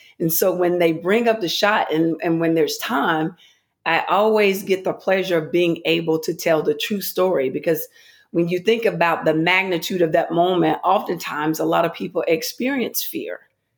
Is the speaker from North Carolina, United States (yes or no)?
yes; Shelby, North Carolina, United States; I had the honor of being able to speak back in my hometown in Shelby, North Carolina at Cleveland Community College.